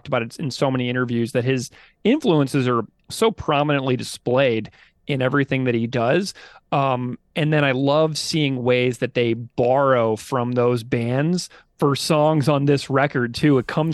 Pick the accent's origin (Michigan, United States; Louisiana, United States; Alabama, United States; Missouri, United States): Missouri, United States; St. Louis; I grew up in St. Louis, just a few hours south from Chicago there